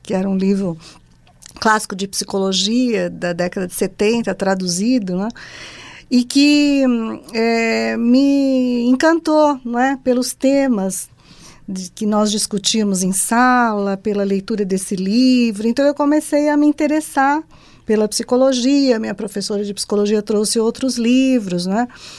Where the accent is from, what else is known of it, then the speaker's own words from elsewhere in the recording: Santos, São Paulo, Brazil; Bom, eu sou de Santos, né? Da cidade de Santos.